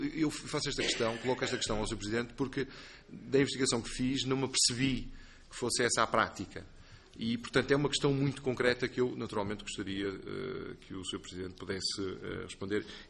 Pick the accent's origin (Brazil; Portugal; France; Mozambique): Portugal; Eu aqui tenho uma questão muito concreta, como português.